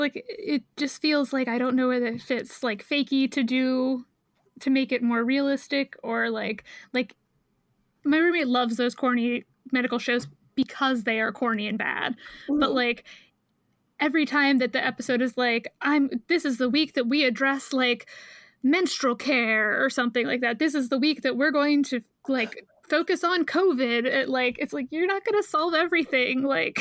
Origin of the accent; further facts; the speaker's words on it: New York City, New York, United States; from Brooklyn.